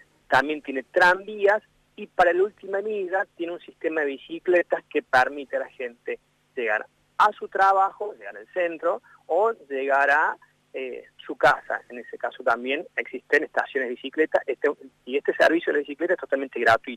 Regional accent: Tío Pujio, Córdoba, Argentina; now in Córdoba, Argentina; si yo bien vivo hace mucho tiempo en la ciudad de Córdoba, soy originario de Tío Pugio, al lado de Villa María.

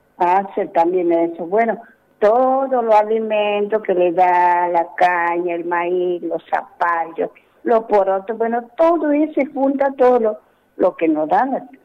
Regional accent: Peña Morada, Salta, Argentina; now in Tartagal, Argentina; porque yo me crié en el campo, bueno, por mi hijo, por el estudio, yo me vine acá en Tartagal. Yo soy de Peña Morada

